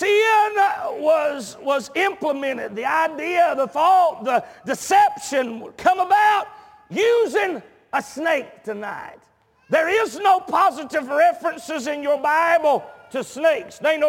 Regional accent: Georgia, United States; The neighboring state to my home state of Georgia

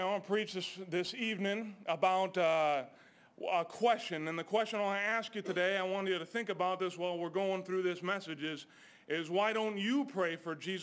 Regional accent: Montana, United States; I'm from Montana, so a long ways away. And it's a good place, you know, some of it.

